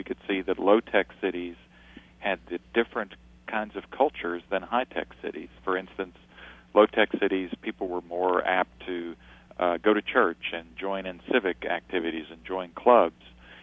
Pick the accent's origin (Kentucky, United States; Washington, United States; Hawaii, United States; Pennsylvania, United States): Kentucky, United States; I am from Kentucky originally and had been working in Lexington, and especially working a lot in eastern Kentucky